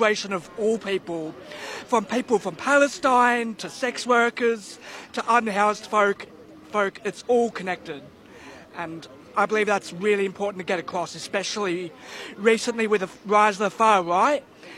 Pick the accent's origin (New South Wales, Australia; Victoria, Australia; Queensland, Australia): Victoria, Australia; Geelong; I'm from Geelang.